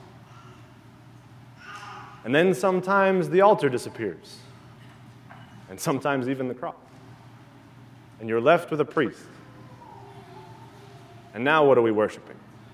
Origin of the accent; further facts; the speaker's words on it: Ireland; And it's a blessing for me, as an Irishman